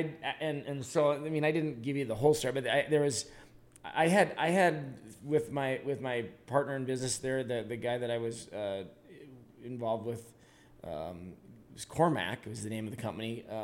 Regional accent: North Dakota, United States; I ended up franchising up to Minnesota, up to Minneapolis, because I'm from North Dakota.

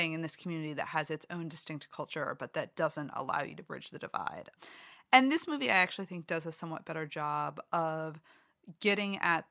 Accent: Boston, Massachusetts, United States; because I am from Boston, from the Boston area.

